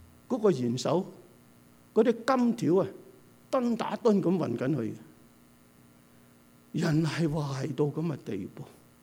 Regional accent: Hong Kong; 大家知道，我哋香港人，香港嚟，香港派钱啊

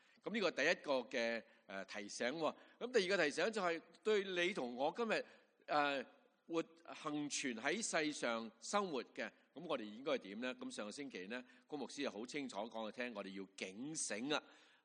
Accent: Guangdong, China; 但是呢我們廣東人呢，我們呢能夠恢復回我們用我們的廣東話來唱出這樣的詩歌

